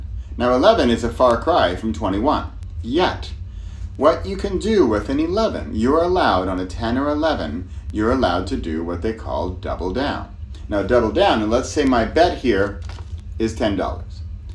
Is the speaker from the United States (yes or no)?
yes; California, United States; Now, I grew up in California, and as a kid, we used to go to Las Vegas quite a bit.